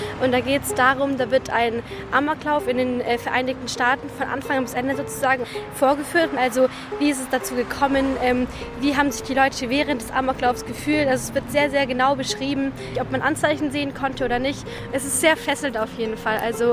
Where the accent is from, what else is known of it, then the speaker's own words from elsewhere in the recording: Ingolstadt, Bavaria, Germany; ich komme aus Ingolstadt und ich bin gerade Studentin.